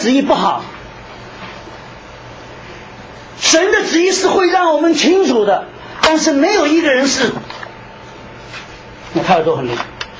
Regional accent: China

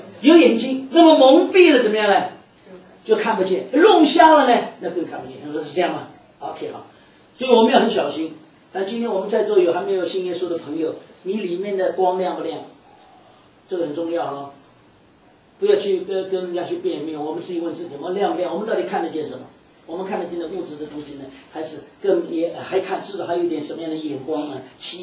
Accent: China; 那个 mind， 我中国人讲就良心，

